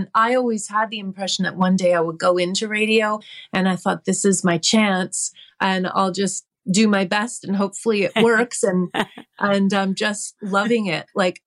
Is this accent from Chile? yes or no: no; Oakville, Ontario, Canada; also born or lived in Montreal / Vancouver; So I grew up in Oakville, actually, and I loved Montreal.